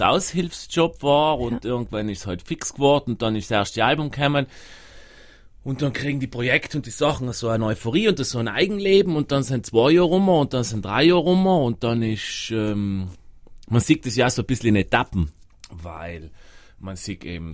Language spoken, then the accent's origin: German; Trentino-Alto Adige, Italy; Deswegen ein paar Zuckerstangen auf dem Christbaum jetzt schon. Als Südtiroler.